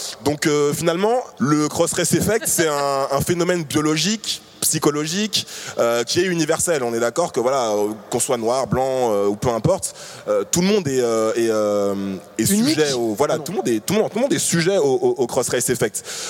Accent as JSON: {"language": "French", "town": "Paris", "region": "Île-de-France", "country": "France", "tie": "born or raised there", "also_born_or_lived": "Martinique", "said": "Je suis né en Martinique, je vis à Paris depuis que j'ai 6 ans"}